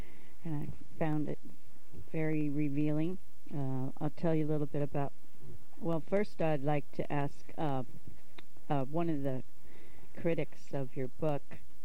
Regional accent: Midwest, United States; now in San Francisco, United States; And then when I came to San Francisco from the Midwest

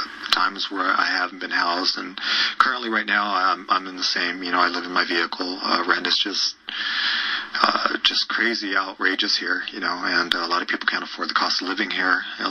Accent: Fresno, California, United States; also born or lived in Santa Cruz; I was born in Fresno, California.

